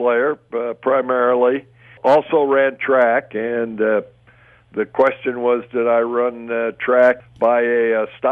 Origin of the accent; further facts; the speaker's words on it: Michigan City, Indiana, United States; Yes, up right at the tip of Lake Michigan.